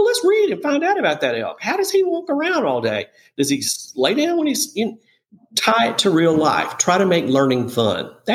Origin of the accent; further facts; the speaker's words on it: the South, United States; Of course, I'm from the South.